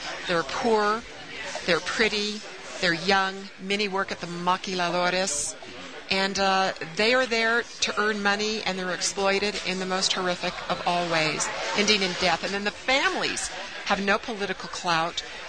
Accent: United States; as an American looking in on our border state there in Chihuahua.

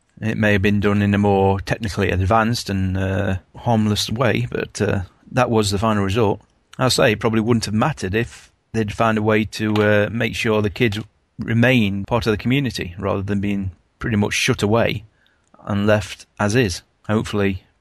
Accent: England, United Kingdom; I'm from the Midlands, goddammit.

